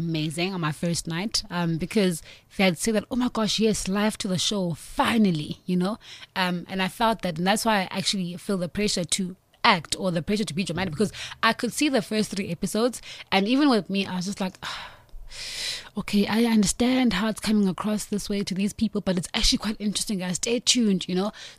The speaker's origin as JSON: {"language": "English", "town": "Queenstown", "region": "Eastern Cape", "country": "South Africa", "tie": "born or raised there", "said": "I'm from the Eastern Cape, and it's a small town, like, I'm from Queenstown, which is a small town in the Eastern Cape."}